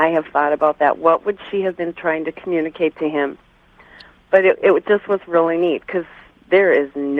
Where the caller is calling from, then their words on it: Maple Grove, Minnesota, United States; from Maple Grove, Minnesota.